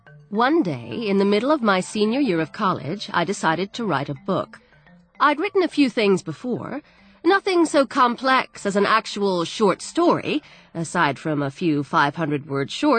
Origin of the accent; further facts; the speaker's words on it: Montana, United States; now in Chicago, United States; My home state of Montana in the 1990s had 800,000 people in the whole state.